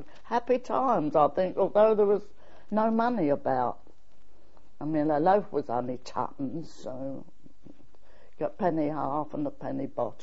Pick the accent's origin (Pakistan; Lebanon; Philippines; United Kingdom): United Kingdom; Deptford, London; born there; I was born 1898 in Deptford, South East London.